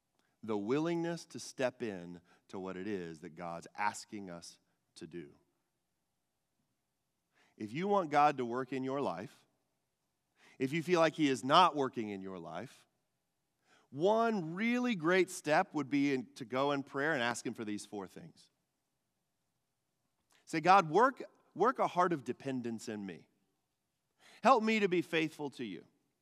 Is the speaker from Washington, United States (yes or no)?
no; Texas, United States; For those of you that may not know, I'm from Texas. So we say bag properly with an A instead of with an E.